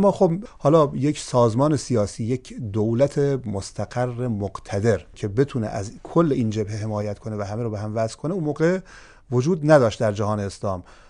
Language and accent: Persian; southern Iran, Iran; چون اهل جنوبی بخوایم تعریف کنیم از رشته کوهی که در دامنه هاش بزرگ شدیم